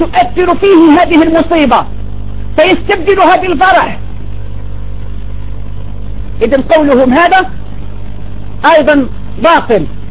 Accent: Algeria; عندنا في الجزائر

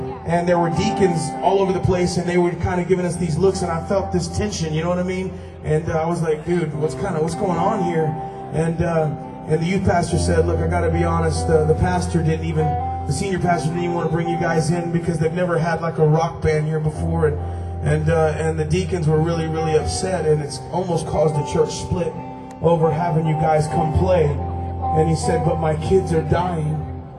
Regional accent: the South, United States; We're from the South, and so as we play down there, sometimes you run into these churches

